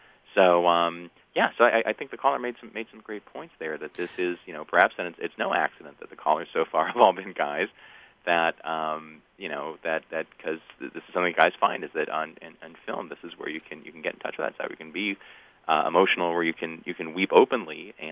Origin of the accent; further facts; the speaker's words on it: Kalamazoo, Michigan, United States; I grew up in Kalamazoo, so I know all about where Western Michigan is and their rivalry with Marshall and their teams in the MAC.